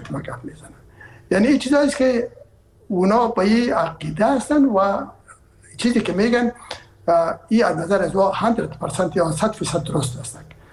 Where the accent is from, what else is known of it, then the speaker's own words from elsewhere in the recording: Herat, Afghanistan; من که اصلا از هرات هستم و پدر مادر من هرات هستن